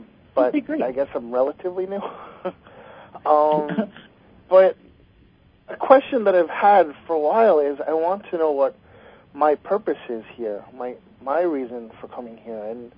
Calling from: New York, United States; No, New York State. I'm on Long Island.

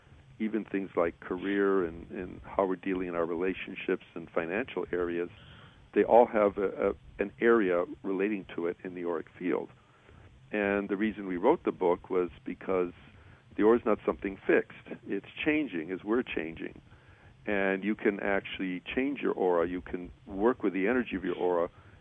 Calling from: California, United States; Oh, from North San Diego County in California.

